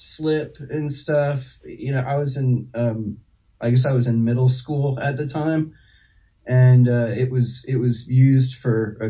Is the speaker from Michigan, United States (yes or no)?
no; Mamaroneck, New York, United States; also born or lived in Harrison; No, I grew up in New York, but my parents are both from Lubbock, Texas.